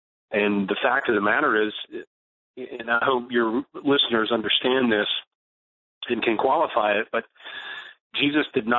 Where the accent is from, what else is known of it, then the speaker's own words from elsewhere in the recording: the South, United States; I am from the South. I have lived in the South, and I live in Nashville